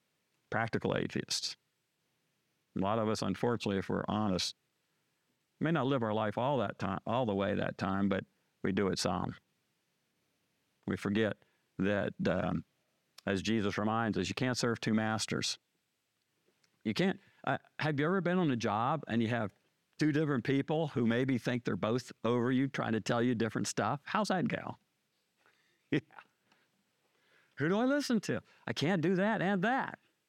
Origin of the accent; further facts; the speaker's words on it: Maryland, United States; I was born and raised in Maryland, Washington, D.C. suburbs.